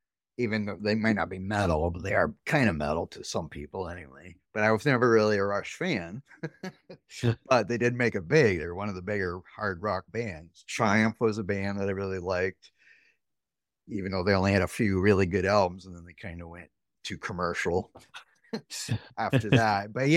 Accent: Canada; Because I'm a Canadian

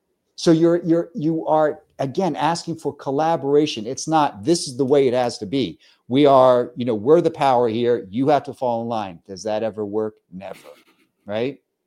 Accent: Delaware, United States; that was kind of the culture, you know, in rural, where I grew up in Delaware, where people would just come by to visit.

